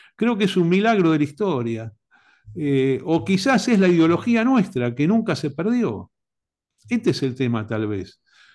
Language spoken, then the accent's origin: Spanish; Argentina; argentino, soy